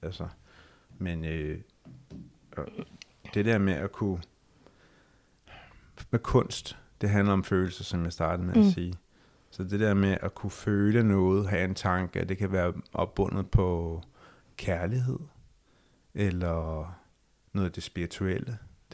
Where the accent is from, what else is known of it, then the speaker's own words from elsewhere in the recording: Ballerup, Capital Region of Denmark, Denmark; also born or lived in Ishøj; Ishøj, ja. Og så voksede op i Ballerup.